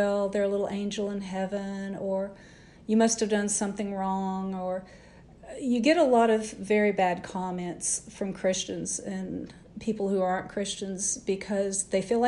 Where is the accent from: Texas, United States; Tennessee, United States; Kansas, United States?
Kansas, United States; I've been around tornadoes growing up in Kansas